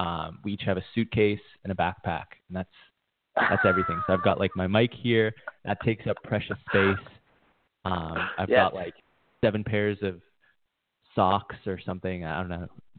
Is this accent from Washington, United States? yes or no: no; Pittsburgh, Pennsylvania, United States; now in Chiang Mai, Thailand; growing up in Pittsburgh next to watching people who live here in Chiang Mai, Thailand